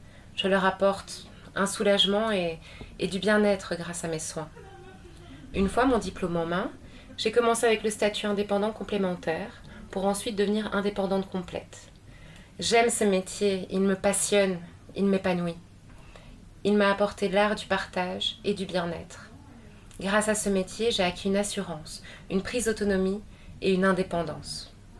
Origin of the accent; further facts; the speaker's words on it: Rwanda; now in Belgium; Je suis originaire du Rwanda. J'ai fui le pays pour venir m'installer en Belgique en 1994.